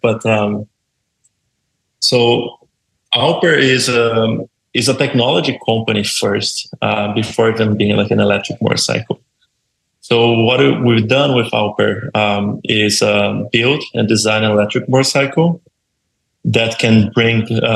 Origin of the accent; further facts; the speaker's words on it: Brazil; Yeah, so I'm from Brazil. Let's start with that. So I grew in Brazil, born and raised in Brazil.